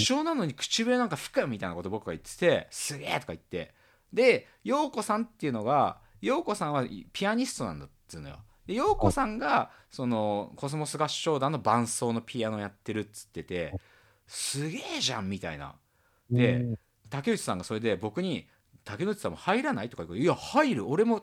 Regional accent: Maebashi, Gunma, Japan; 僕前橋出身だから高崎のことよく知んなかったんだけど

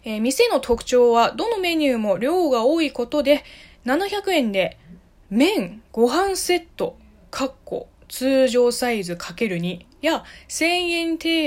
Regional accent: China; 中国生まれ中国育ちの私

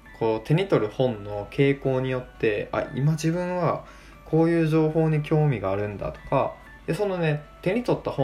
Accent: Kochi, Japan; moved away as an adult; now in Tokyo, Japan; 僕はもともと高知県生まれ高知県育ちで、ほんと20年2、3歳ぐらいまでずっと高知にいました。で就職して2年目で東京支社に配属になったので、そこからね高知という場所から東京に引っ越して

